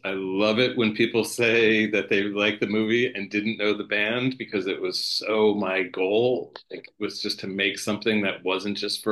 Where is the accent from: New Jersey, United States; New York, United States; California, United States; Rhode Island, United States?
New Jersey, United States; I grew up in New Jersey, and I was like a punk rock, you know, like a sort of hardcore kid in New Jersey.